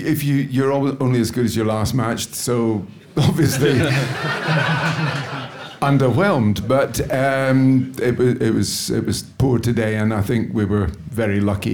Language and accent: English; Dundee, Scotland, United Kingdom; the club in my heart is Dundee Football Club, which is my hometown club.